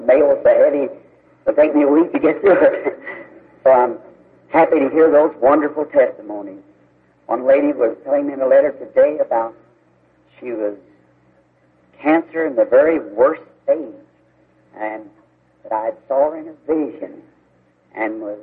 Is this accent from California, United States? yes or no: no; Jeffersonville, Indiana, United States; I would like to have my farewell meeting maybe at my hometown in Jeffersonville.